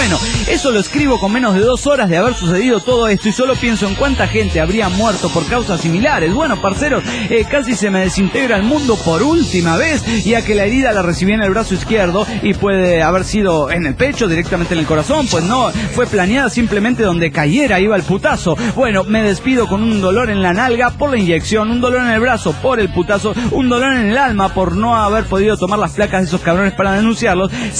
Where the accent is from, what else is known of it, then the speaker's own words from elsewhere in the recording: San Salvador, El Salvador; de San Salvador, Salvador.